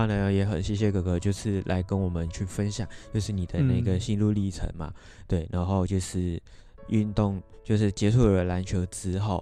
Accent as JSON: {"language": "Chinese", "country": "Malaysia", "lives_now": "Taiwan", "said": "我来自马来西亚"}